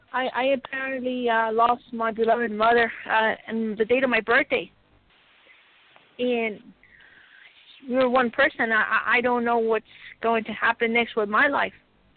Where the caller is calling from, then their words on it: Texas, United States; I'm calling from Texas